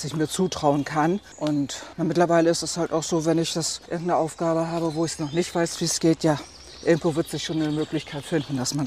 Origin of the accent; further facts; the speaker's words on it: Rostock, Mecklenburg-Vorpommern, Germany; Also als ganz normale DDR-Bürgerin sozusagen bin ich hier in Rostock aufgewachsen